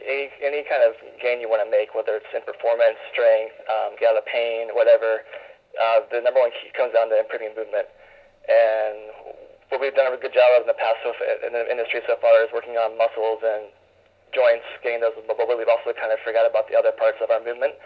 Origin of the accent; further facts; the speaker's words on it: Berkeley, California, United States; Like I said, I'm from Berkeley, California.